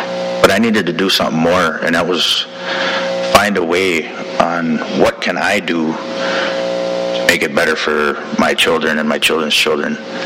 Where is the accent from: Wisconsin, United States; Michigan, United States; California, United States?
Wisconsin, United States; Oneida Reservation; I come from the Oneida Reservation, not too far north of here.